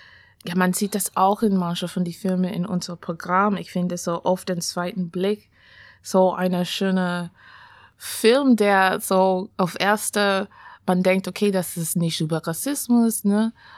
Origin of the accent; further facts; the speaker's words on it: Canada; German is a second language; ich kenne das auch, ich bin aus Kanada